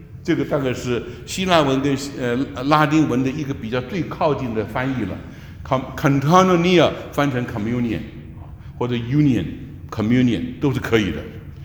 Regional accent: China; 我不是讲这个故意把它我们中国人特点说出来

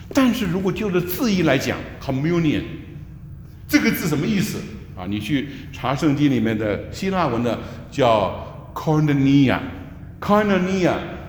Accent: China; 我不是讲这个故意把它我们中国人特点说出来

